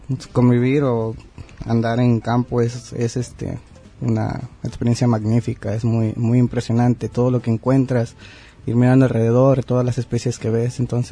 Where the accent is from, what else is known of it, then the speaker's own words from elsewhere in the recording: Huajuapan de León, Oaxaca, Mexico; vengo del Instituto Tecnológico de la ciudad de Tehuacán, Puebla. Soy originario de Huajuapan, León, Oaxaca